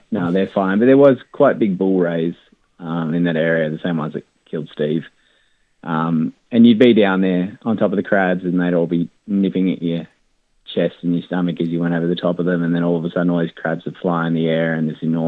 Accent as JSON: {"language": "English", "town": "Cooma", "region": "New South Wales", "country": "Australia", "tie": "born or raised there", "said": "I have a gallery in my hometown of Cooma"}